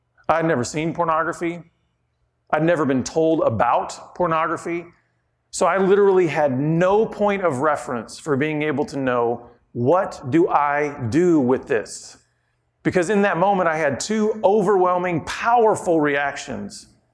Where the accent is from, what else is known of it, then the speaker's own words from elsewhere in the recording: Texas, United States; I'm from Texas, so we were outside. You know, when you're Texas, it's just huge.